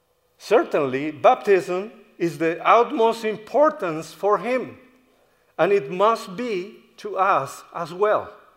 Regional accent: United States; now in Chile; With a group of young people from our church in Chile, if you notice by my accent, I am no local, but I am an American.

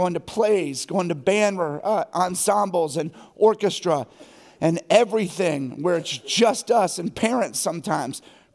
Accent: Harrisonburg, Virginia, United States; I'm actually from Harrisonburg. Moved back here 3 years ago

